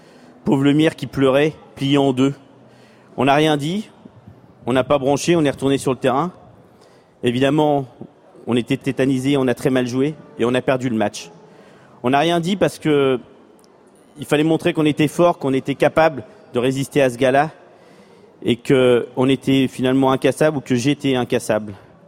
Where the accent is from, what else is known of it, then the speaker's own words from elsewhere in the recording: Le Havre, Normandy, France; je suis né au Havre, je viens d'un quartier qui s'appelle Cocry-Auville, Cocry, qui est perché sous les hauteurs du Havre.